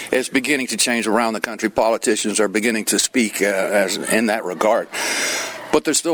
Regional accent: Houston, Texas, United States; Look, I come from Houston, Texas.

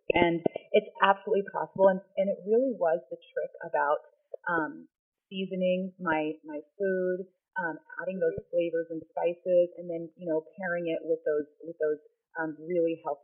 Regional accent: California, United States; now in New York, United States; So when I grew up in California, where I used to wear a lot of colors, like a lot of colorful things, and I loved that. And so when I moved to New York

